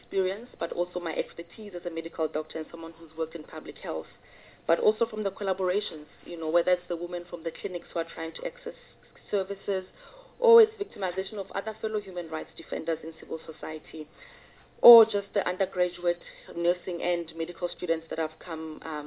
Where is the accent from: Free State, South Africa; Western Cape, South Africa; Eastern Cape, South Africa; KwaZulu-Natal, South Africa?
Free State, South Africa; Gwagwa; I'm from Gwagwa in the Free State, which is a former homeland. And, you know, as I sit here as a young black woman